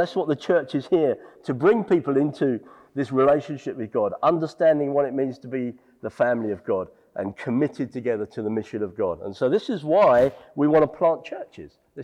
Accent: London, United Kingdom; It's not that I come from London. I come from a city.

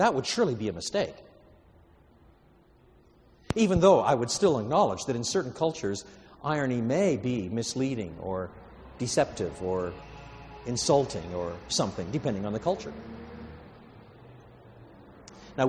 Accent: Quebec, Canada; I was brought up in French Canada, so that despite all my English roots, I've got a certain sort of Latin side to me as well

